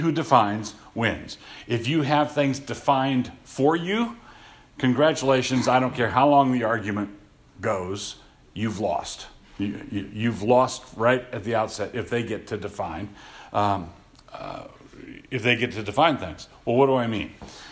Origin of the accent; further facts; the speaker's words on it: Annapolis, Maryland, United States; I grew up in Annapolis, Maryland, which is south of the Mason-Dixon line. It was a southern city. It was a segregated city.